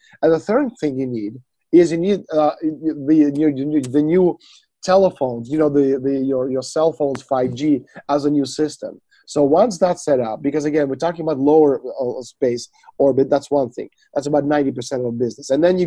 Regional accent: Russia; I cannot be, because, first of all, I'm not American. Second of all, I'm Russian. So I look at Donald Trump, you know, from a point of view of someone who wants best for my country.

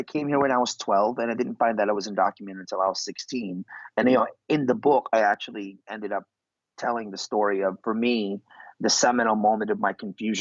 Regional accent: Philippines; accent: Tagalog; English is a second language; now in United States; the first thing I thought of to do was to get rid of my Tagalog accent, which is really thick.

